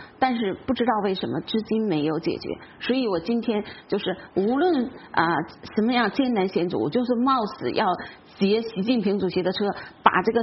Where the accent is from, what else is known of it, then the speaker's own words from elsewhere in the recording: Dalian, Liaoning, China; 我是来自于辽宁大连的访民